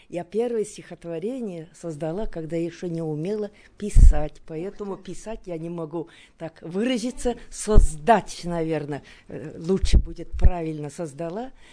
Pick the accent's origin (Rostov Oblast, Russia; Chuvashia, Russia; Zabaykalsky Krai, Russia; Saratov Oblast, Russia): Chuvashia, Russia; Я приехала из Чувашии.